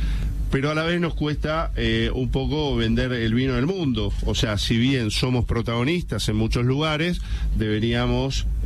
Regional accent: Argentina; Que nosotros en Argentina somos los reyes del Malbec.

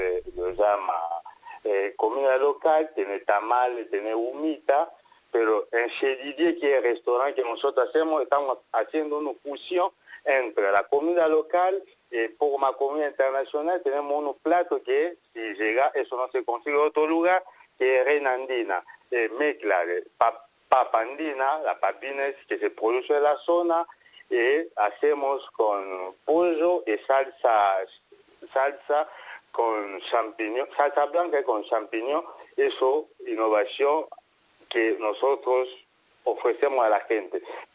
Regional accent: Kinshasa, DR Congo; now in Iruya, Argentina; Yo nací en Congo, República de Congo, que está conocido como Congo Belga, sí.

